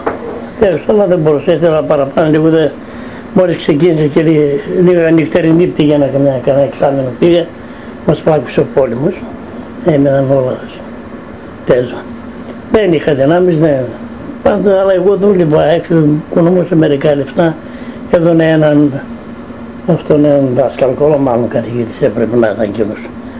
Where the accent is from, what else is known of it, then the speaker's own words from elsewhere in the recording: Kavala, East Macedonia and Thrace, Greece; born there; moved away; εγώ γεννήθηκα στην Καβάλα. Ήρθαμε εδώ το 29 με 30 ήρθε ο παπάς μου, εγώ ήρθα πιο μπροστά.